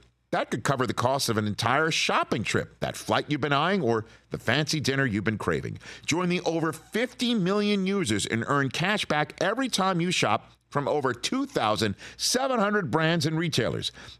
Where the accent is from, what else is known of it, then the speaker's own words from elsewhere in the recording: Brooklyn, New York, United States; I am from originally Brooklyn, moved to Staten Island